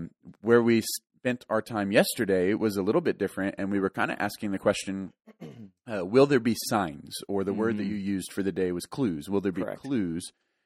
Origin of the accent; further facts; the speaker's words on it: San Antonio, Texas, United States; I think I would have to give a nod to the food I grew up eating over in San Antonio.